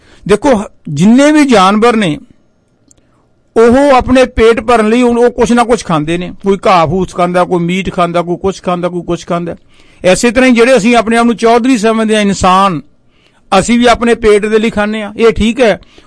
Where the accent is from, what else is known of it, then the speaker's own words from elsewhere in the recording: Dhanaula, Punjab, India; ਧਨੌਲੇ ਦੀ ਮੰਡੀ ਹੈ ਬਰਨਾਲੇ ਦੇ ਕੋਲ ਜਿੱਥੋਂ ਦਾ ਮੈਂ ਜੰਮ ਪਾਲਾਂ